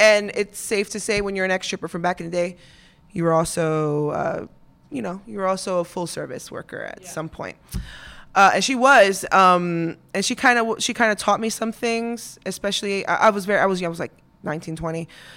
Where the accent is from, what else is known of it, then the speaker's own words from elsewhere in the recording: Queens, New York, United States; That was in Queens.